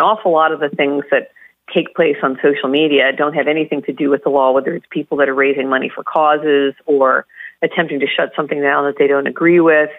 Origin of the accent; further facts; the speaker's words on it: Illinois, United States; I'm in Indiana. I'm from Illinois.